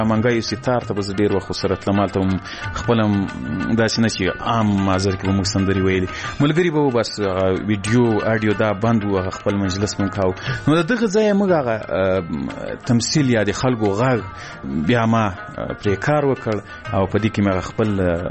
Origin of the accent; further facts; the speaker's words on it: Ghazni, Afghanistan; ځکه زه له غزنی څخه یو دوه درې کسان وو